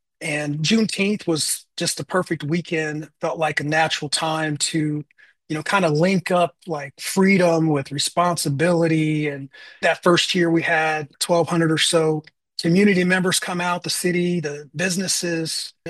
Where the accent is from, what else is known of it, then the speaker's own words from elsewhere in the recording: Urbana, United States; I think just the growing up in Urbana and the connections of family and friends in that neighborhood obviously have a huge impact on each of our lives.